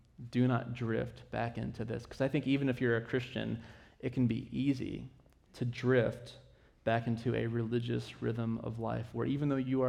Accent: Ohio, United States; I mean, I'm from Ohio, right? So that looks like a mountain, and they're saying, no, that's a hill.

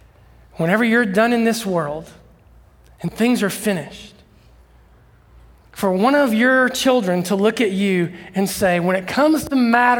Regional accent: Ohio, United States; when I was a junior at the little church that I grew up in Southern Ohio.

